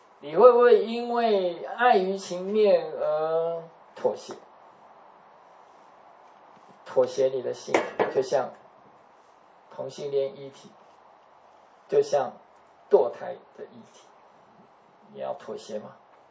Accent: China; 不要说我们中国人是一盘散沙

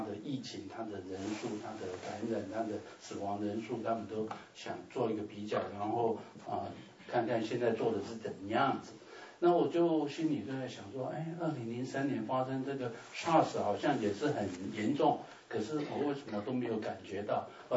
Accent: Taipei, Taiwan; moved away; 那其实虽然我是在台湾长大，但是坦白讲，除了台北地区以外，除了台北我通通不认识

